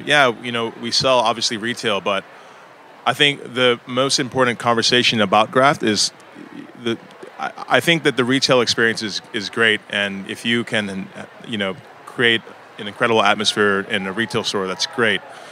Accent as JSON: {"language": "English", "town": "Huntsville", "region": "Alabama", "country": "United States", "tie": "born or raised there", "also_born_or_lived": "Nigeria", "said": "I moved around a good bit growing up. And wonderful background. Thank you to my parents. I was born in Nigeria. Kind of moved to the States when I was about 2 years old. Landed in Alabama, of all places."}